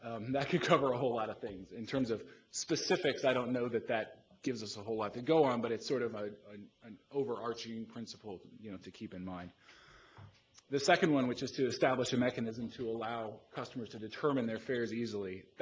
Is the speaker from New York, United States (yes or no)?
no; Virginia, United States; I grew up in the Washington region out in Fairfax County, moved away for a while, but have lived here now for about 10 years since I came back.